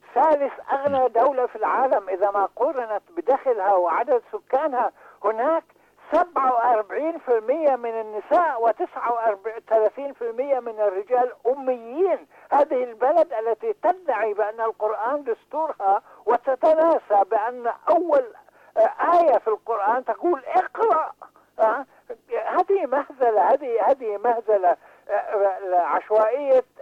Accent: Palestine; أنا فلسطيني

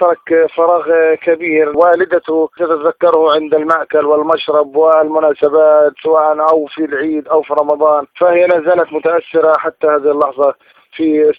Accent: Gaza Strip, Palestine; والله إحنا كشعب فلسطيني وفي قطاع غزة

